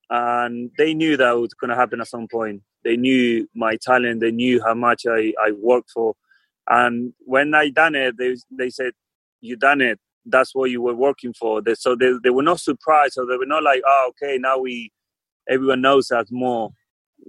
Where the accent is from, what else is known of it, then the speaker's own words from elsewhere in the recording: Mar del Plata, Buenos Aires Province, Argentina; English is a second language; I'm from Mar del Plata. It's a lovely seaside city.